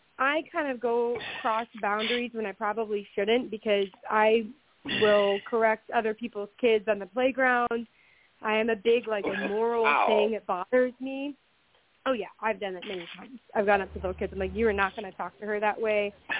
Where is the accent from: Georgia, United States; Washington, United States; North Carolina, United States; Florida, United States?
Florida, United States; Miami; and I probably shouldn't have said that, but no, I'm from Miami, and my husband constantly says, oh, you're being too Miami right now.